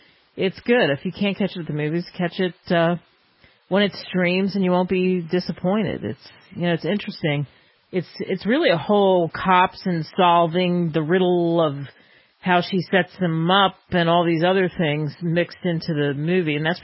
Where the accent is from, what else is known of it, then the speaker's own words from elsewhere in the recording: East Coast, United States; And you know, I grew up on the East Coast.